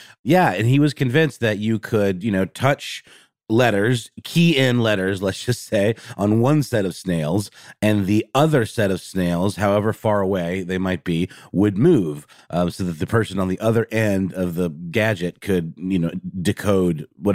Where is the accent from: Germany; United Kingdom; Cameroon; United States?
Germany; I grew up in Germany